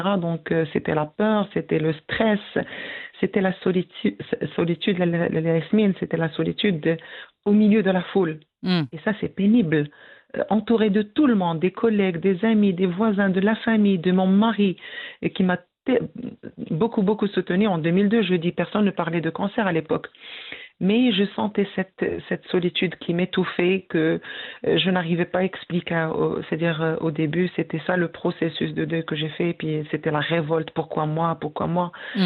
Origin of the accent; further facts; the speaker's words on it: Tébessa, Algeria; Donc, je suis originaire de Tessa, donc j'ai fait mes études et j'ai enseigné pendant plus de 31 ans.